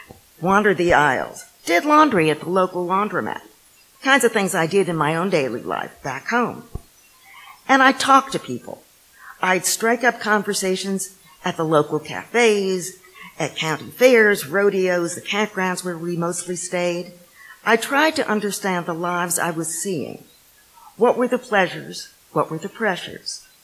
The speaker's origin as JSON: {"language": "English", "town": "New York City", "region": "New York", "country": "United States", "tie": "born there", "said": "I was born in New York City to parents whose parents had recently come from Eastern Europe."}